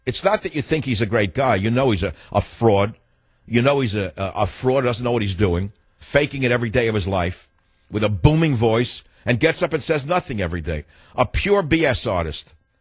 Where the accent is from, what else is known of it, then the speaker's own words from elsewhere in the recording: New York, United States; I wax nostalgic about my growing up in New York, working for my dad, an immigrant.